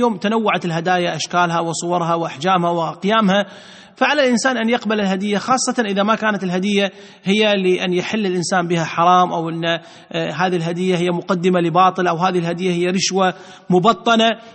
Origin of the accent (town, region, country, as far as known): Kuwait